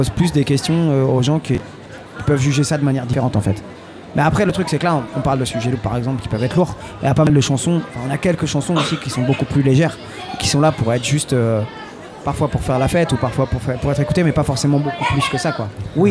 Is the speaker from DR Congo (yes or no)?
no; Clermont-Ferrand, Auvergne-Rhône-Alpes, France; Nous, on est de Clermont-Ferrand, dans le centre de la France.